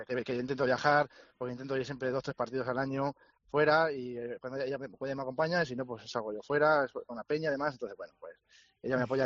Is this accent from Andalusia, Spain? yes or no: no; Villarrubia de los Ojos, Castilla-La Mancha, Spain; nosotros somos de un pueblo de Ciudad Real, somos de Villarrubia a los Ojos. Y yo cuando me fui a Ciudad Real a vivir, pues en 2017